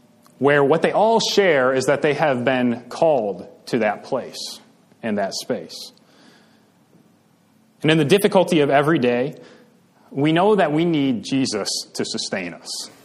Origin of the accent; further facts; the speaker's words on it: Grand Rapids, Michigan, United States; So, I grew up in Grand Rapids, Michigan, Western Michigan, which, if you do not know, is probably the Dutch Christian Reformed capital of the world.